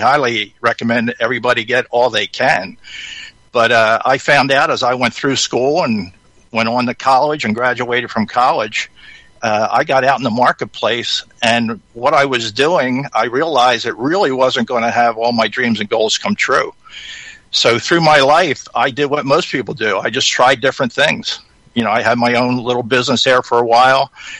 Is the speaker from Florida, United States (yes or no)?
no; Philadelphia, Pennsylvania, United States; Well, basically, I grew up in the Philadelphia area, and go Eagles.